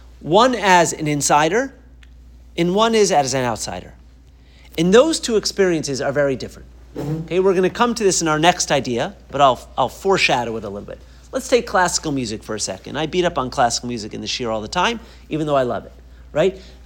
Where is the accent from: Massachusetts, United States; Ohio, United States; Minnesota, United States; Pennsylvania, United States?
Massachusetts, United States; Boston; I grew up in Boston. I'm supposed to be elite and snobby like that.